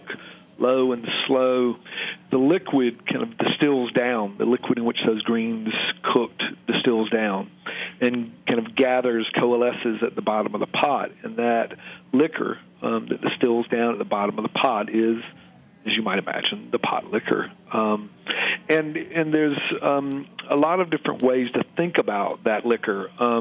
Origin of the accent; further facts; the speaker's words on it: the South, United States; I, as a Southerner born in 1962, as someone who kind of came aware of politics and civil rights the fight toward a better South in the late 1960s